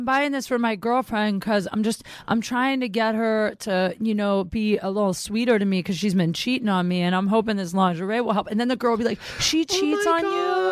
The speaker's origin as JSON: {"language": "English", "region": "Ohio", "country": "United States", "said": "I'm from Ohio."}